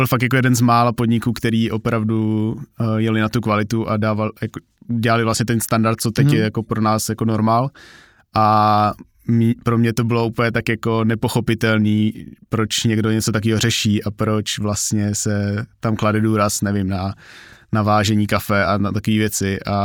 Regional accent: Hořice, Hradec Králové Region, Czechia; Já jsem rodák z Hradce Králové. Okay. Nebo jako narodil jsem se v Hradci, ale bydlel jsem kousek od Hořic pod Krkonoší. A tam jsem vlastně chodil na gympl

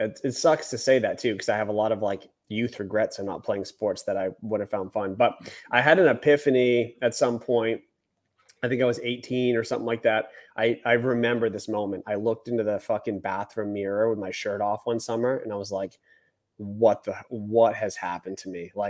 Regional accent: Maine, United States; Maine, all the way up in the northeast.

